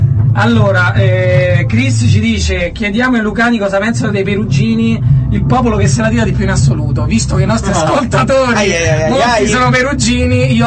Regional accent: L'Aquila, Abruzzo, Italy; Per chi non lo sapesse, io sono aquilano

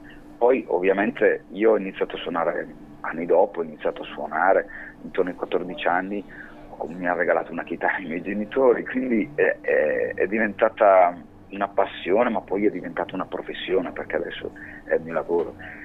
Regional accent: Lombardy, Italy; ero suonato in un locale qui nel mio paese, io abito in provincia di Brescia

